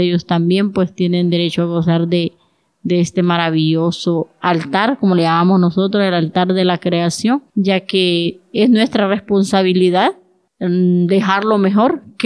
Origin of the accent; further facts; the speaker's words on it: El Corpus, Choluteca, Honduras; Soy del Corpus, Choluteca, Honduras.